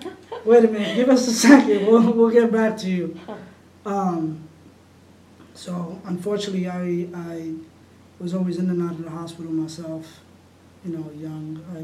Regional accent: Brooklyn, New York, United States; And we grew up in Brooklyn, Park Slope, excellent neighborhood.

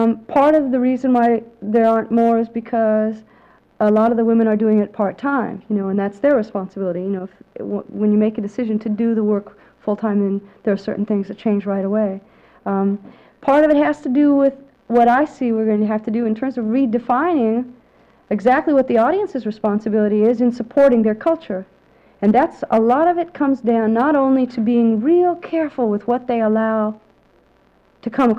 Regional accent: Los Angeles, California, United States; Now, I was brought up in Los Angeles in the women's community there as a performer because I never thought of myself that way.

